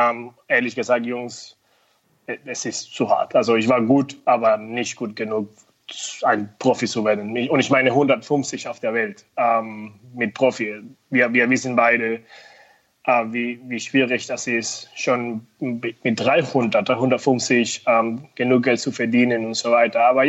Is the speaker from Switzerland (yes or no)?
no; Venezuela; moved away as an adult; also born or lived in United States; now in Germany; Ich komme ja aus Venezuela. Und ich bin mit 18 nach Amerika gegangen